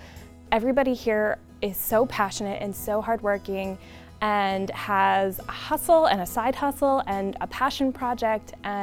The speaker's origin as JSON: {"language": "English", "town": "Arundel", "region": "Maine", "country": "United States", "said": "from Arundel, and this is My Maine."}